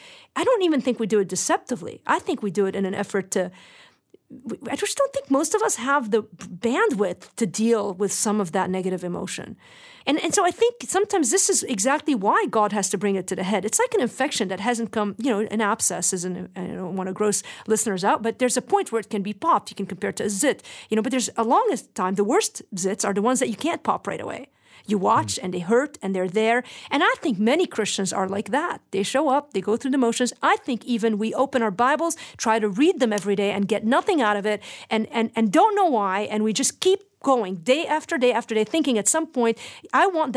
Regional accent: Lebanon; I just remember growing up in Lebanon

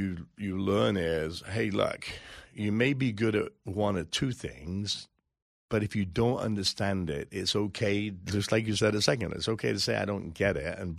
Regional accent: England, United Kingdom; moved away as an adult; now in United States; I come from England. I became a citizen 12, 14 years ago.

